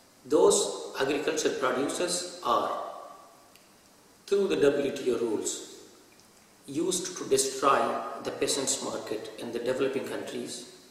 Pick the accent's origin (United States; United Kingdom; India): India; I come from India.